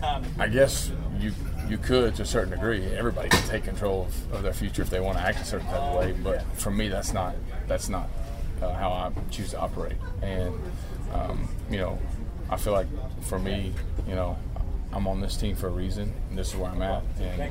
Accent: Texas, United States; Well, I mean, I think growing up in Texas, I've wore number 12 most of my career because of Roger Staubach.

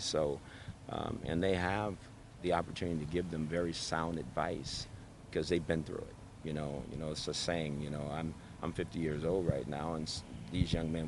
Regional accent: West Coast, United States; No, I was not, because I'm from the West Coast, so you guys know my allegiance to – there's another team.

